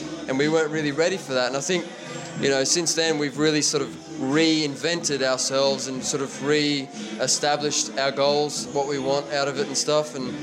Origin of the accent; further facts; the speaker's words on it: Australia; I'm from Oz.